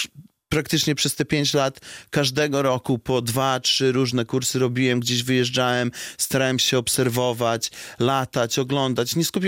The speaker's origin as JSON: {"language": "Polish", "town": "Białystok", "region": "Podlaskie Voivodeship", "country": "Poland", "tie": "born or raised there"}